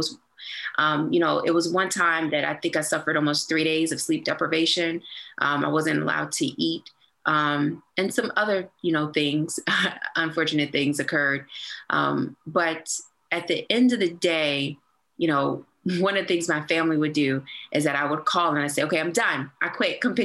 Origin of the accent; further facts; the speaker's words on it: Petersburg, Virginia, United States; Growing up in Petersburg, Virginia, you know, in one of the poorest communities in all of the Commonwealth